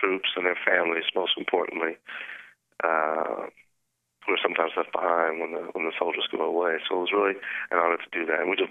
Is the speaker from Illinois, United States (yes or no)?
no; Houston, Texas, United States; I'm from Texas originally, so we just did a great show for about 8,000 people in Houston, Texas, which is my hometown.